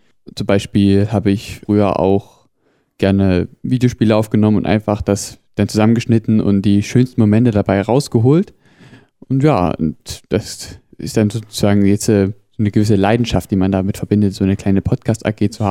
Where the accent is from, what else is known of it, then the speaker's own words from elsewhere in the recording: Gera, Thuringia, Germany; accent: Gera dialect; ich bin ja in Gera geboren. Mhm. Das war eigentlich schon immer Gera die Heimat. Besonders auch das Dialekt oder der Dialekt von Gera, der Gersche Dialekt, ist auch immer so eins, was man mit der Heimat verbindet